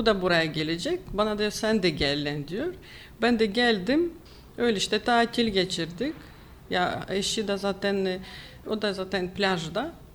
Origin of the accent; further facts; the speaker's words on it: Ukraine; Turkish is a second language; now in Turkey; Ya ben Ukraynalıyım. Ukrayna'dan buraya geldim.